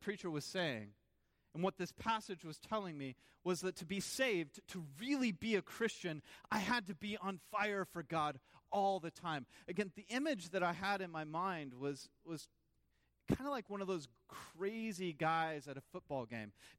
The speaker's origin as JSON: {"language": "English", "region": "Oklahoma", "country": "United States", "tie": "born or raised there", "said": "I grew up in the Bible Belt, like in Oklahoma, right? Revival sermons were pretty standard."}